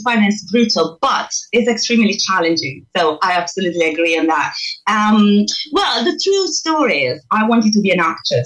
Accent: Italy; English is a second language; moved away as an adult; now in London, United Kingdom; I'm originally from Italy, but I've been living and performing and working in a hospital in London for many years now. So I'm adopted British by now.

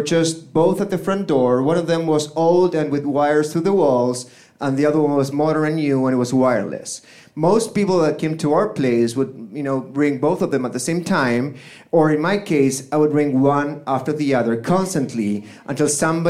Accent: Buenos Aires, Argentina; The apartment building where I grew up in Buenos Aires, Argentina, had two brothels.

